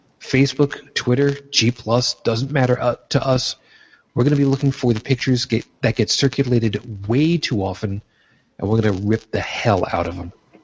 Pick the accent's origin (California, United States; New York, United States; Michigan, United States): New York, United States; also born or lived in Brooklyn; now in Buffalo, United States; I was born, as I said, in Brooklyn, New York, raised on Long Island from a Roman Catholic household. I currently live outside of Buffalo, New York